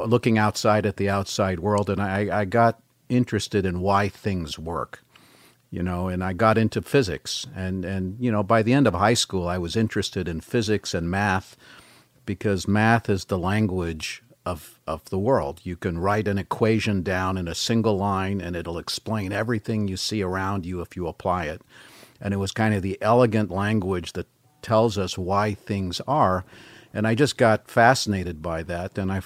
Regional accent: California, United States; first language French; English is a second language; and I was born there. I grew up in the Bay Area. Kind of an outcast, because my mom, the common language was English, because my mom didn't speak Russian and my dad didn't speak French, but she talked to me when I was young, so French was my first language

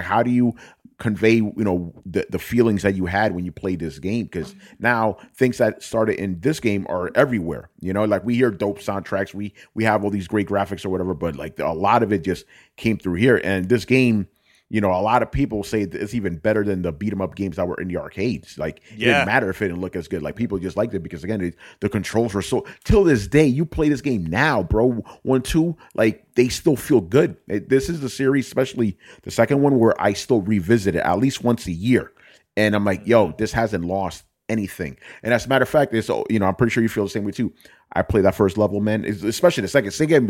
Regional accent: New York, United States; because I'm from New York too

